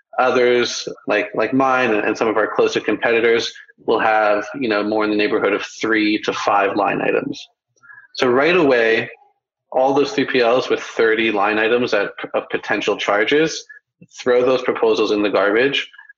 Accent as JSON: {"language": "English", "country": "Canada", "said": "I'm Canadian and got my start in the fashion distribution business"}